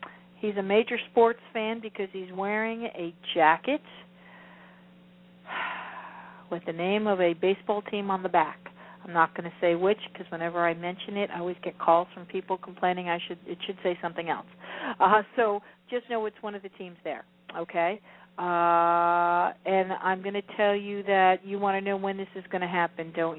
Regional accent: Florida, United States; I'm from Florida, and we like to go to the beach, so dude, we say dudes a lot.

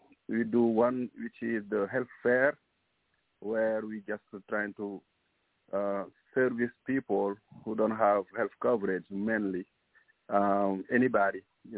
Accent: Senegal; English is a second language; I'm originally from West Africa, Senegal

